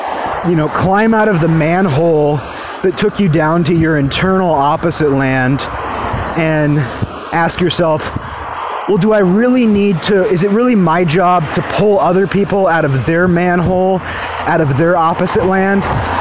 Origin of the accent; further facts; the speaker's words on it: New York, United States; I'm from New York. In New York, we just tell it like it is.